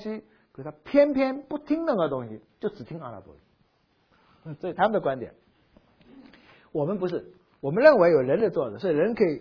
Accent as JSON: {"language": "Chinese", "country": "China", "said": "我们中国人叫阿红，就是相当于"}